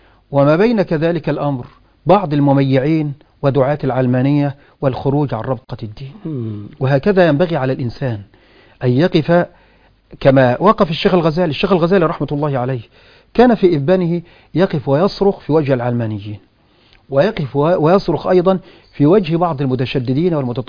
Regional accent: Egypt; الأزهر عندنا في مصر

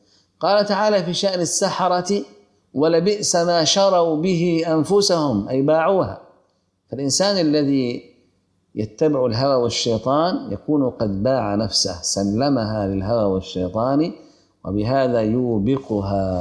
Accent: Egypt; الكوع ليس المرفق كما هو شائع عندنا في مصر

